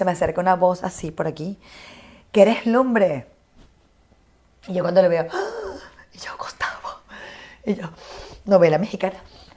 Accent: Maracay, Aragua, Venezuela; Claro, yo digo, yo soy de Maracay.

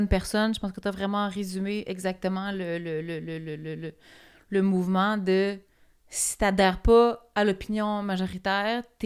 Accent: Quebec, Canada; C'est ma carrière, je suis québécoise.

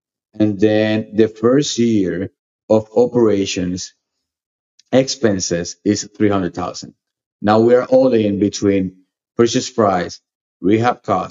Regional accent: Puerto Rico; I'm from Puerto Rico, and the hospitality industry in Puerto Rico is booming.

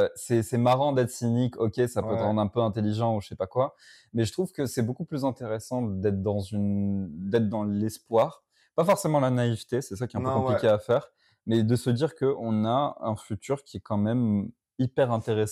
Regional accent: Morocco; now in France; moi je viens du Maroc, je suis en France pour un temps limité.

